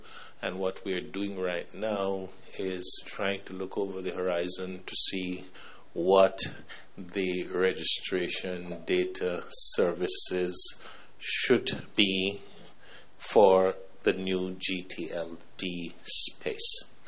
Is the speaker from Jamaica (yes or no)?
yes; Jamaica; And I'm from the Caribbean. I'm from Jamaica.